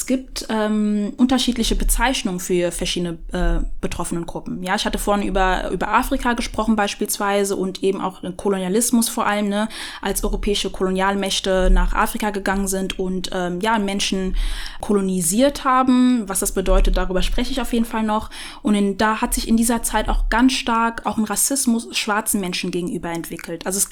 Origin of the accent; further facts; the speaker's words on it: Germany; dass ich im Grunde genommen gebürtige Deutsche bin. Ja, so, ich bin hier in dem Land aufgewachsen, geboren, wie auch immer.